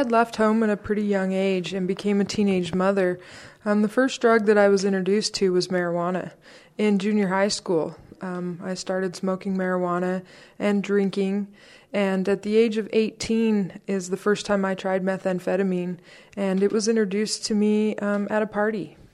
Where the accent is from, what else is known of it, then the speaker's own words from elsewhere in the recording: Darby, Montana, United States; I grew up in Darby, Montana, on the south side of the, or southwest side of the state.